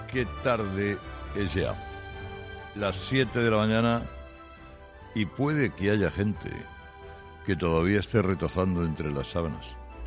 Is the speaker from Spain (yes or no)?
yes; El Puerto de Santa María, Andalusia, Spain; que lo tengo aquí en mi pueblo, en el puerto de Santa María?